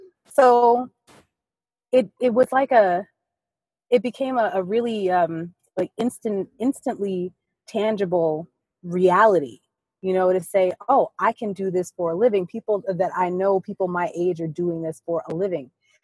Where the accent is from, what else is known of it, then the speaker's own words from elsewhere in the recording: Long Island, New York, United States; I grew up on Long Island.